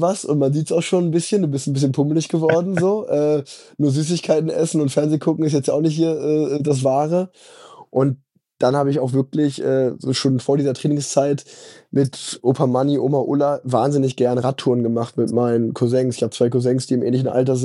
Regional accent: Unna, North Rhine-Westphalia, Germany; damals in Unna, wo ich groß geworden bin.

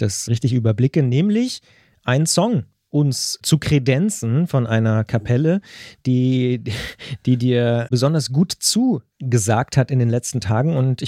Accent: Brandenburg, Germany; also ich bin ja in der Nähe von Berlin aufgewachsen

